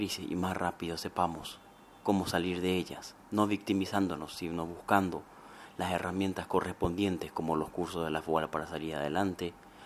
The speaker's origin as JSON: {"language": "Spanish", "country": "Paraguay", "said": "en la actualidad cuento con 23 años y soy de la República del Paraguay"}